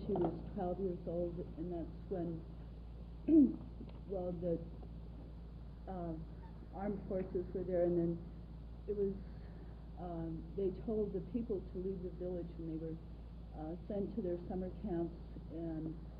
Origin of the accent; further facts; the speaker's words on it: Anchorage, Alaska, United States; I'm from Anchorage.